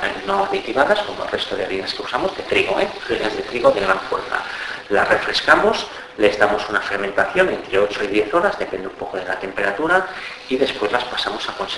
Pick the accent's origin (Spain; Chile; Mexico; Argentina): Spain; Badalona, Catalonia; born there; Yo vengo de familia panadera, nací en una panadería en Badalona, y era una panadería muy tradicional